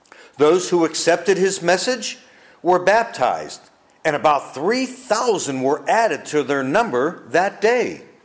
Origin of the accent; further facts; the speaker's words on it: Pittsburgh, Pennsylvania, United States; When I was growing up on Beachdale Street in the suburbs of Pittsburgh, Pennsylvania, in the … my parents had expectations of the five of us … children.